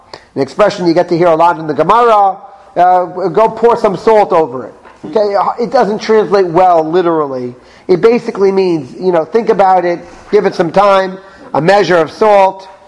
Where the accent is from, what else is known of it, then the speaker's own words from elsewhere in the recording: Florida, United States; I said, officer, I'm really sorry. I'm from Florida. It's fine where I'm from.